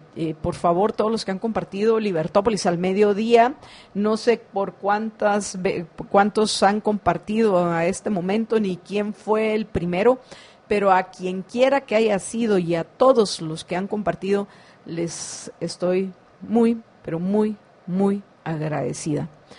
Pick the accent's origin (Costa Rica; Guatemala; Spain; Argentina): Guatemala; si yo vengo de Europa, soy guatemalteca